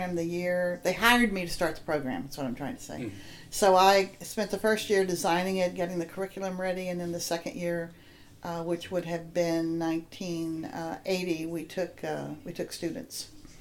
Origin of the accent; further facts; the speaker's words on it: Cleburne, Texas, United States; I was born in the Valley, but grew up in Cleburne, Texas, south of Fort Worth.